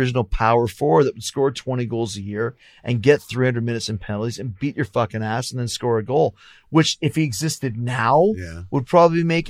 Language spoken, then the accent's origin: English; Winnipeg, Manitoba, Canada; We're both from Winnipeg.